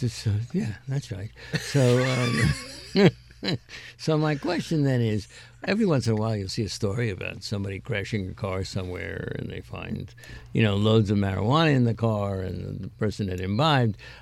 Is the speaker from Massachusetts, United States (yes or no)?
yes; Great Barrington, Massachusetts, United States; Secretary billionaire Wilbur Ross is moving to the wonderful Berkshire town of Great Barrington. That's my hometown, by the way, folks.